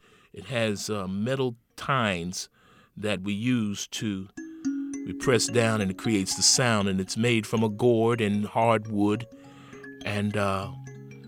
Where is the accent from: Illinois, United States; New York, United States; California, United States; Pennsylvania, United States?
New York, United States; Greenburgh; now in Alexandria, United States; Greenberg, New York.